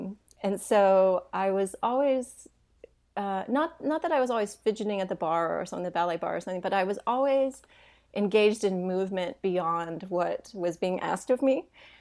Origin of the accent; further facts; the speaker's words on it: Hendersonville, Tennessee, United States; I actually grew up in a small town. It used to be a small town. It's not anymore. Right outside of Nashville, Tennessee. And it's a place, it's called Hendersonville